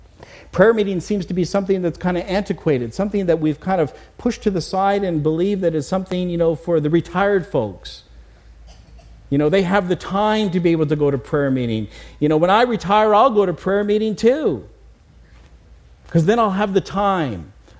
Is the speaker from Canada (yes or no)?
yes; Canada; now in United States; You know, I came from Canada just a year and a half ago. Many of you know that I was born and raised in that country, and hockey is big in Canada.